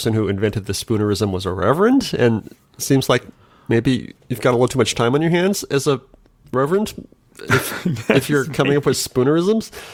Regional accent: Sweden; English is a second language; You see, I'm from Sweden, so naturally English isn't my first language, and I think I learned quite a bit from playing these games.

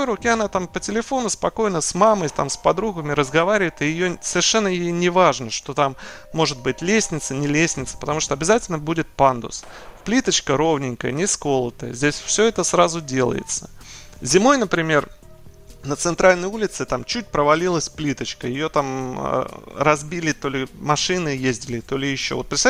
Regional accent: Oryol, Oryol Oblast, Russia; Я говорю, ну из Орла.

